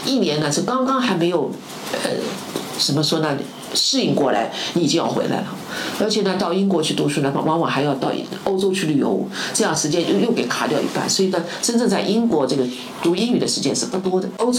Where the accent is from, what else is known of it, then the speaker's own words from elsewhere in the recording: China; 那我本来就是中国人嘛